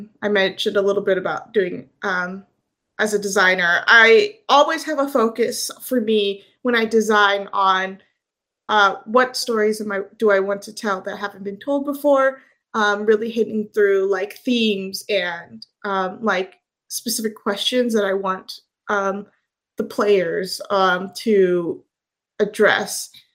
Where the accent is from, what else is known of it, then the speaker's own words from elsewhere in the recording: United States; I'm from America, so I just do a lot of reading for